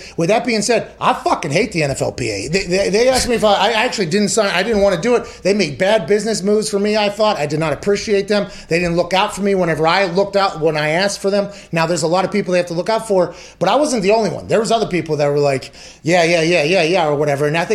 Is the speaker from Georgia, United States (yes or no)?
no; Pittsburgh, Pennsylvania, United States; Okay, I come from Pittsburgh. I very much understand why unions exist.